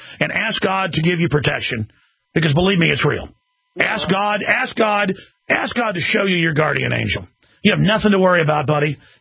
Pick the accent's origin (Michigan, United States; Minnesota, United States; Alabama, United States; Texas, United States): Texas, United States; Dallas; I grew up in Dallas and watched that go on.